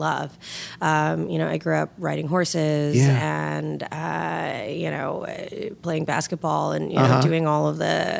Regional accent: Seattle, Washington, United States; I grew up in Seattle.

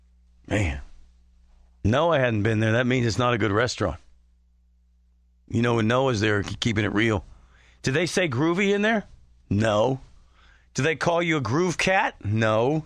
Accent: Pittsburgh, Pennsylvania, United States; What's a small plate? We're from Pittsburgh. Give me a big plate.

